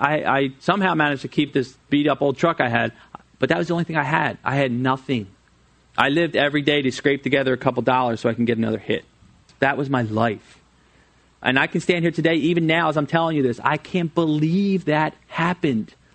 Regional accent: Flowertown, United States; I was born and raised in Flowertown, which is in Montgomery County, right outside the city limits, in a family of six, pretty big family.

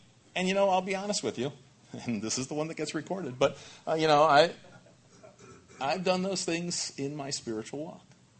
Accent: Long Island, New York, United States; when I was growing up on Long Island, my dad and I would always go out to the Sound, and we'd go fishing

